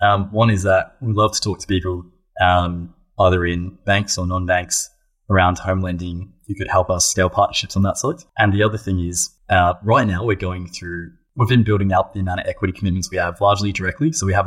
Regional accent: Australia; I'm from Australia

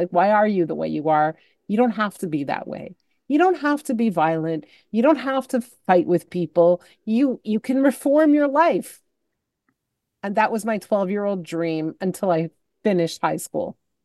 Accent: Montreal, Quebec, Canada; I grew up in Montreal, so high school started in grade 7.

